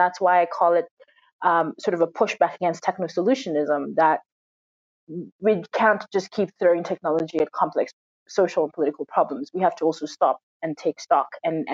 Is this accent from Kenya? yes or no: yes; Kenya; I am a Kenyan writer, a political analyst.